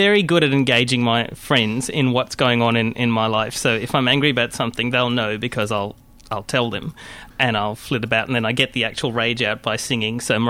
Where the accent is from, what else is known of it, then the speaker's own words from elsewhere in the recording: Adelaide, South Australia, Australia; also born or lived in Kuala Lumpur; now in Melbourne, Australia; So I am fairly multicultural, I'd say. I was born in Kuala Lumpur in Malaysia, and my family moved to Adelaide when I was nearly 3 years old. And I lived in Adelaide until early 2000 when I moved here to Melbourne.